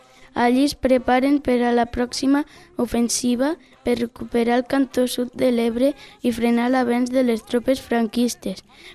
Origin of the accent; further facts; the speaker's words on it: Romania; now in Spain; sóc de Romania.